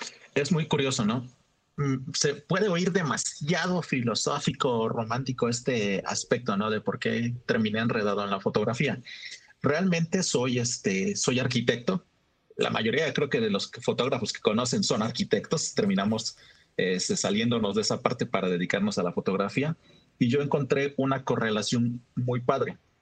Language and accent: Spanish; Oaxaca, Mexico; soy un fotógrafo de la ciudad de Oaxaca.